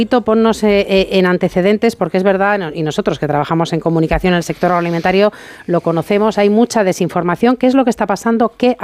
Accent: Spain; también estamos protegiendo al consumidor, que somos todos los españoles

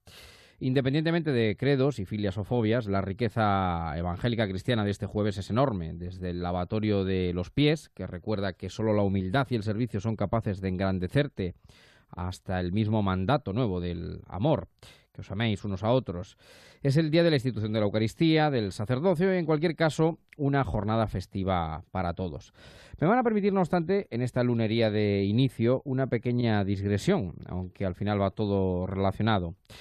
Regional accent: Toledo, Castilla-La Mancha, Spain; los que somos de Toledo resistimos, aguantamos.

